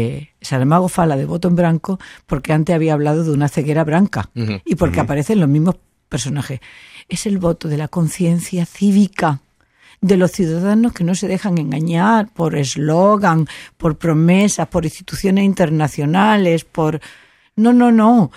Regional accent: Spain; Yo soy una española como de Felipe II

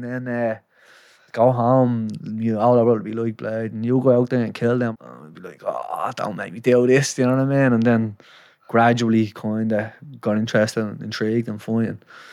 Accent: Dublin, Leinster, Ireland; I'm from Liberty House, small little flats in Railway Street.

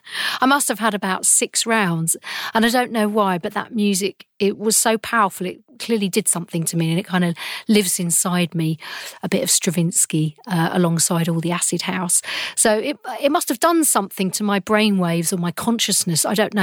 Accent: London, United Kingdom; I was born and brought up in London. This is my hometown, my amazing city, harsh city, cruel city, but also a pretty brilliant place to live in many ways.

